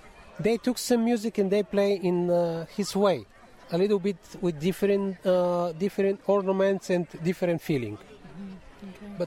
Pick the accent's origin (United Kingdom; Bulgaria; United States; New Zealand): Bulgaria; Plovdiv, Plovdiv Province; I'm from Plovdiv. This is the second big city in Bulgaria. And there is a Jewish community.